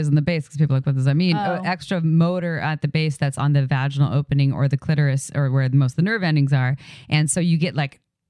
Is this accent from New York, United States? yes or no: no; Santa Cruz, California, United States; I mean, I grew up in Santa Cruz. There's no snow.